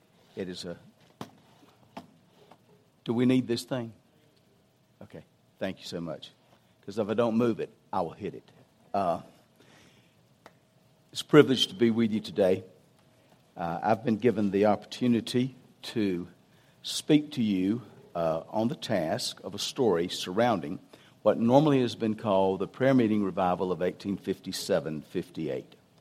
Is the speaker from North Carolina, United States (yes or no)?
yes; North Carolina, United States; My home state was not known as to being particularly religious. You just don't find North Carolina in the map there.